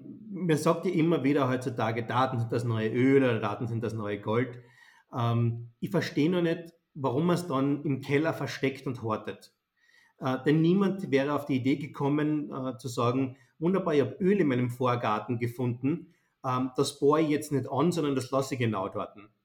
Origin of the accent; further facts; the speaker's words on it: Austria; bei uns in Österreich